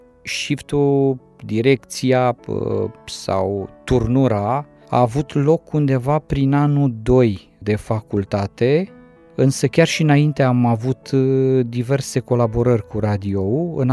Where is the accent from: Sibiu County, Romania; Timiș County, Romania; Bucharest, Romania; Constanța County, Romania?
Bucharest, Romania; Crescut în București, născut în sectorul 2 al capitalei